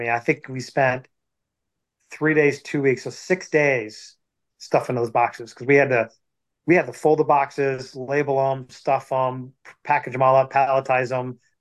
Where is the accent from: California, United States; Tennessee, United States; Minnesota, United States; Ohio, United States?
Ohio, United States; Perrysburg; Mostly here in Perrysburg, Ohio. I went to high school here. My dad was in the Navy, so we moved a lot, but this is kind of where we ended up.